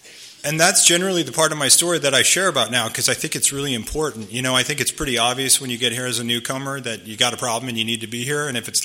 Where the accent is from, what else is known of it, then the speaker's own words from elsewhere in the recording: Minneapolis, Minnesota, United States; I grew up in Minneapolis, and I flew home from Minneapolis.